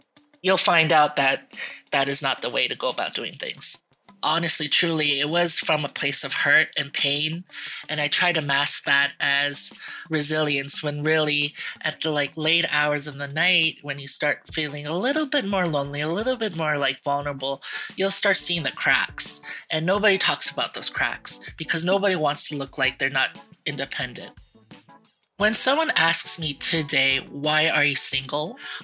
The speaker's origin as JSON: {"language": "English", "town": "Mississauga", "region": "Ontario", "country": "Canada", "said": "I am from Mississauga, Ontario."}